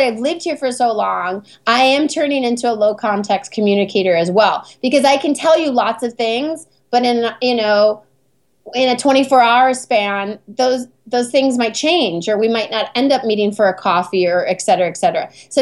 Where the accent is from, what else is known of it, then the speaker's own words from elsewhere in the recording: United States; I'm an American and my partner's Italian